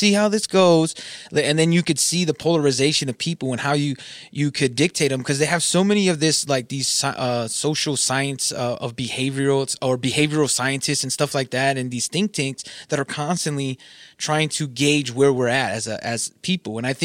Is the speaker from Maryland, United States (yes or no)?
no; California, United States; also born or lived in desert area; And I'm from Southern California. And I was like, dude, yeah, right. Like there was in the early 2000s, there was days that it was, cause I lived in the desert, more desert area.